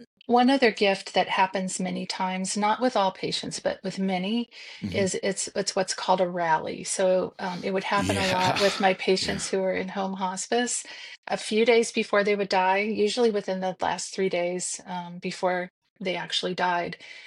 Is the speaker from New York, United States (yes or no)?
no; Illinois, United States; Okay. So I grew up in Central Illinois. And I was thinking about this. My dad was the music teacher at school, so he actually taught choir.